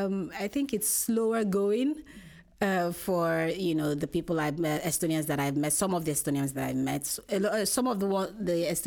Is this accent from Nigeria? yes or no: yes; Nigeria; I'm Nigerian. And for most Nigerians and Africans, we are quite used to diversity and being open to differences